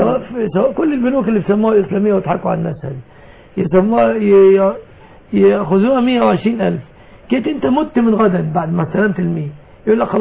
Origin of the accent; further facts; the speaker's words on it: Egypt; أسأل الله أن يحفظ بلادنا مصر